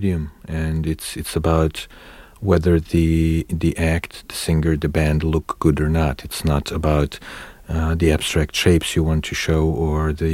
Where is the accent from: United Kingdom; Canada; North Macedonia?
North Macedonia; Skopje; I grew up in Skopje, which is the biggest urban area, the biggest city in Macedonia, which is something like, I don't know, 700,000 people now